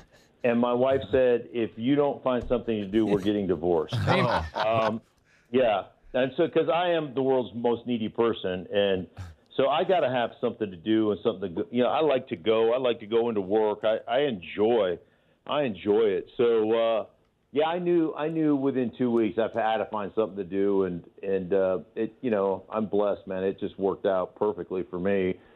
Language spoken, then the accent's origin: English; Alaska, United States; Simply because, you know, growing up in Alaska, you played six games.